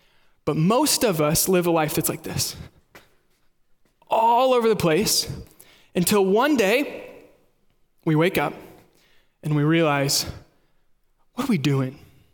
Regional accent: Kansas, United States; Are you ready? I'm from Kansas. My wife and I lived in Kansas City.

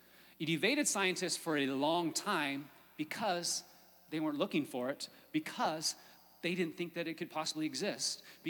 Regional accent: Washington, United States; I'll never forget as a six-year-old standing in my backyard watching Mount St. Helens, because I come from Washington State, and I got to see it live firsthand.

